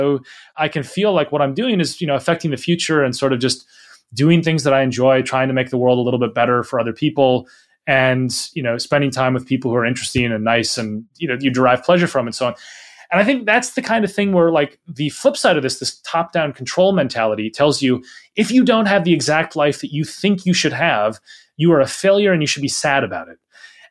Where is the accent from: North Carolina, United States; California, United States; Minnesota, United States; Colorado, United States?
Minnesota, United States; I grew up in Minnesota. I spent my whole childhood and early adult life there and so on.